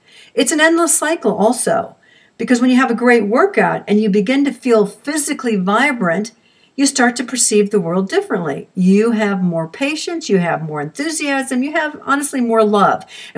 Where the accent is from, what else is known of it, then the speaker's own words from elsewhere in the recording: Arizona, United States; born there; also born or lived in Oklahoma / San Diego / Brazil / Alabama; We moved an awful lot. In 1951, I was born in Arizona. Then in 52, moved to Oklahoma. 53, San Diego, 56, Brazil, 1959, Alabama, then moved on to Hawaii, Texas, Illinois, and finally California.